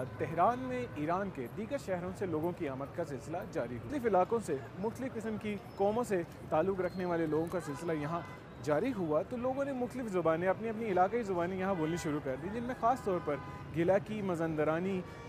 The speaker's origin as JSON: {"language": "Urdu", "town": "Lahore", "region": "Punjab", "country": "Pakistan", "lives_now": "Tehran, Iran", "said": "یہاں تہران میں P H D کا اسٹوڈنٹ ہوں. ناظرین میرا تعلق پاکستان سے ہے, شہر لاہور سے."}